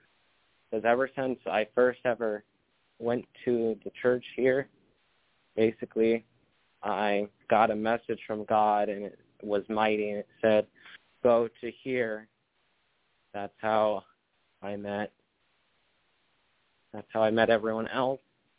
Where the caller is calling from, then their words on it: Fond du Lac, Wisconsin, United States; I'm calling from Fond du Lac, Wisconsin.